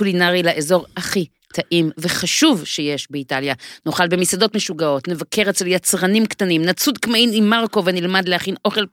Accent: Hod HaSharon, Central District, Israel; אני באה מתפוז. אני גדלתי בעוד השרון, כשזה הייתה מושבה. כשעברנו לעוד השרון, אז הבית של ההורים שלי היה בית אחד שסביבו הכל פרדסים.

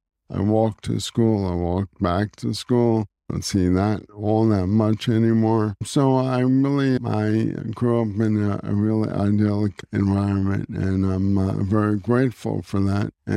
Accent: Newark, New Jersey, United States; I grew up in Newark, New Jersey, in a blue-collar area of Newark, New Jersey, home of Philip Roth as well. And I went to the same high school as Philip Roth. I grew up a Jewish Hebrew school student

